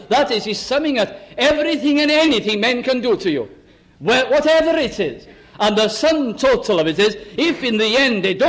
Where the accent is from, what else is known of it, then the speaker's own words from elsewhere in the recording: Caernarfon, Wales, United Kingdom; I can remember a minister in my hometown in Carnarvon, North Wales